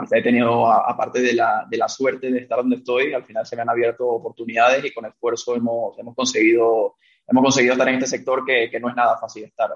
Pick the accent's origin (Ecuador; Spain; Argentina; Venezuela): Venezuela; moved away as an adult; soy de Venezuela, o sea, de familia española